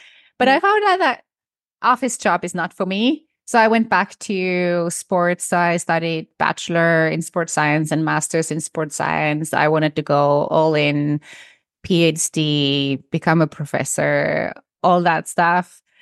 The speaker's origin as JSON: {"language": "English", "region": "northern Finland", "country": "Finland", "tie": "born or raised there", "said": "So I was born and raised in Finland, deep in the forest of North Finland."}